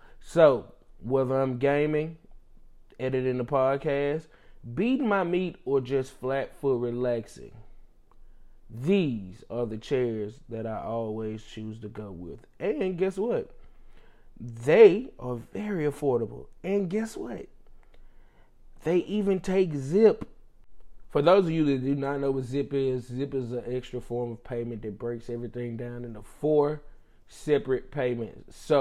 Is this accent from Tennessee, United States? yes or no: yes; Memphis, Tennessee, United States; But, yes, nonetheless, I am from Memphis. I am from the great area of Raleigh, a.k.a. Murder 8, man.